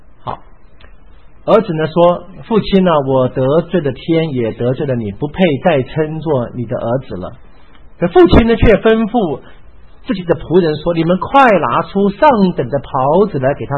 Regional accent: Taiwan; 我们台湾话说消想，是不是啊？

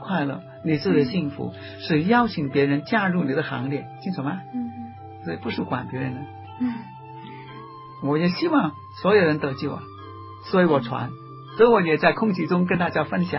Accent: Guangdong, China; accent: Cantonese; 其实我们广东话也说奸

